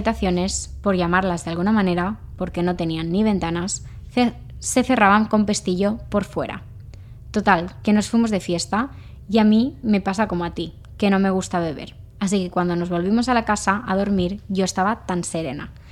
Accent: Guatemala; Yo soy del país de Guatemala. En Guatemala hay leyendas urbanas

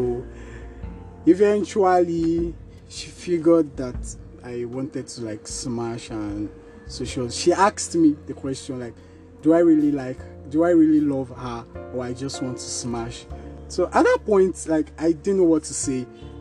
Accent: Lagos, Nigeria; Yeah, I'm a Lagos boy. I was born and brought up in Lagos, Surulere. So we moved out from Surulere to Ikeja or so. So I'm used to Lagos lifestyle.

